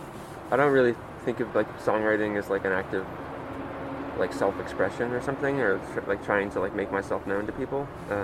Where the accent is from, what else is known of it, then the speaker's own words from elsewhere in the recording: Greenfield Center, New York, United States; also born or lived in Troy; now in Seattle, United States; Yeah, I grew up in Greenfield Center, New York, just a tiny rural town. Mm-hmm. But I lived in Troy for 5 or 6 years until this summer.